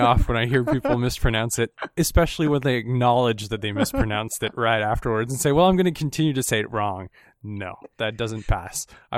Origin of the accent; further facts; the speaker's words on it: Yokohama, Kanagawa, Japan; the Yokohama Bay Stars, which was the baseball team right next to where I was in Yokohama. So shout out to my hometown, I guess.